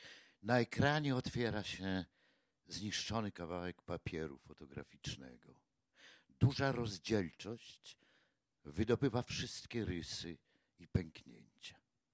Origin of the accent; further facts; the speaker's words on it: Podlaskie Voivodeship, Poland; now in Podkowa Leśna, Poland; bo ja też jestem z Podlasia, w Pruszkowie, ja w Leśnej Podkowie mieszkam